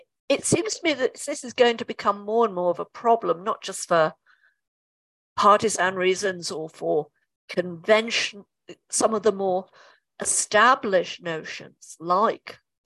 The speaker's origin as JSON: {"language": "English", "region": "Scotland", "country": "United Kingdom", "said": "I don't really want my country of origin to disaggregate"}